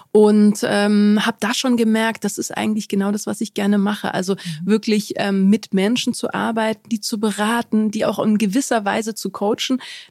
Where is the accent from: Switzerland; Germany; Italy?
Germany; also born or lived in Egypt; Und zwar bin ich in Ägypten geboren. Und ich bin aber schon relativ früh nach Deutschland gekommen, weil meine Eltern hier studiert haben. Und bin in Deutschland aufgewachsen, aber schon auch mit diesem Background, diesem kulturellen Background aus Ägypten.